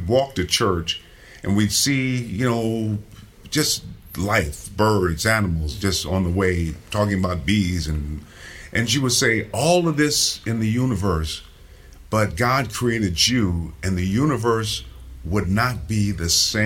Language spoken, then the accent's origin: English; Benton Harbor, Michigan, United States; born there; Came up to Michigan, where her family had migrated to, Benton Harbor, and gave birth to me and died. I was born in December.